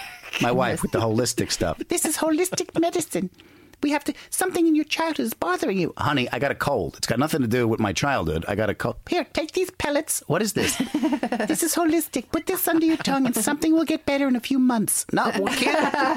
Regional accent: Queens, New York, United States; They go, oh, you're from Long Island? No, I'm from Queens. It's part of the island. Get a map. You don't need a bridge to get there.

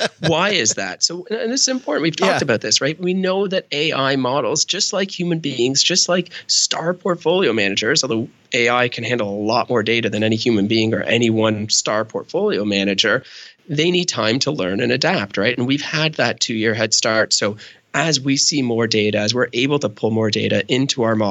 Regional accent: Canada; I'm Canadian, of course, right?

